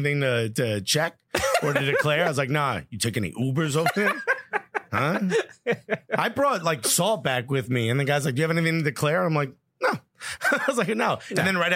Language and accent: English; New Jersey, United States; He's like, Jersey originally. I was like, oh, me too. He's like, oh, yeah, blah, blah. I was like, I'm Cuban.